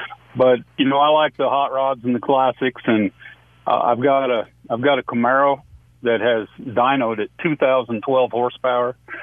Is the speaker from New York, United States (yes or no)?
no; Wyoming, United States; I mean, I'm from Wyoming, and, you know, the oil fields and the oil industry and gas leases